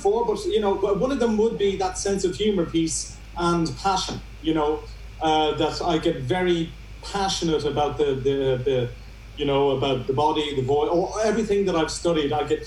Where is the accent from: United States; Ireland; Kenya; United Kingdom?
Ireland; now in Lisbon, Portugal; From Ireland.